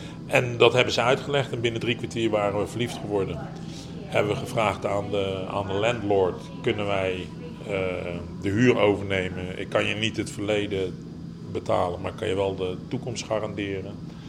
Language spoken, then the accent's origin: Dutch; Netherlands; now in Sheffield, United Kingdom